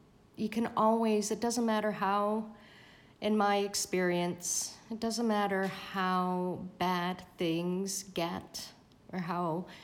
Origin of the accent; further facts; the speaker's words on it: Canada; because I'm Canadian, so I was in Vancouver